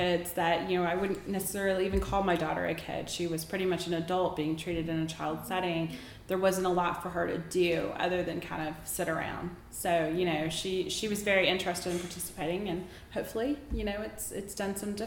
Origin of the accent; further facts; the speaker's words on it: Kokomo, Indiana, United States; born there; also born or lived in Montgomery, Alabama; I was born in Kokomo, Indiana. And my dad was military, so for the first 2 years I was out of Montgomery, Alabama, and then from three on I was raised here, so pretty much 5 miles down the road from, you know, where we live now.